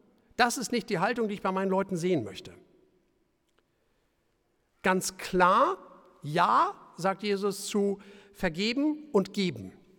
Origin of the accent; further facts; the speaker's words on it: Schleswig-Holstein, Germany; wir als Schleswig-Holsteiner sagen würden